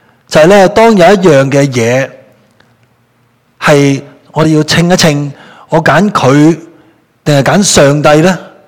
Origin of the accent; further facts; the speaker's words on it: Hong Kong; 特别亚洲来的我们香港人